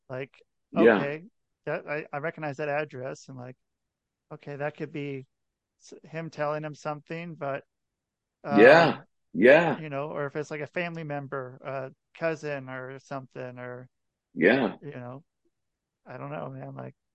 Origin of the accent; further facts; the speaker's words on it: United States; But what can I, as an American, say? I, as American, I guess, could say kind of whatever.